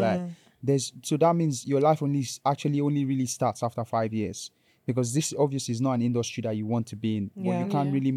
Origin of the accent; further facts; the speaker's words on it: Nigeria; growing up in Nigeria